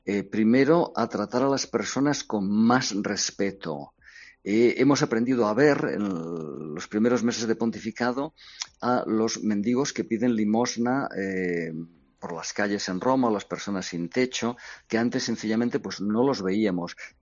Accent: Galicia, Spain; soy gallego, pero gallego de verdad, de Galicia

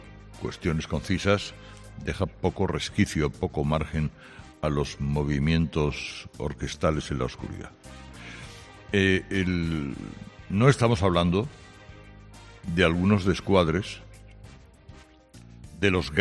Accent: El Puerto de Santa María, Andalusia, Spain; que lo tengo aquí en mi pueblo, en el puerto de Santa María?

